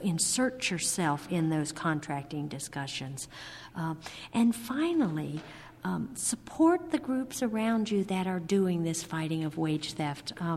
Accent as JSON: {"language": "English", "region": "Illinois", "country": "United States", "said": "Maybe I'm from Illinois, so we were all calling everyone outside the state."}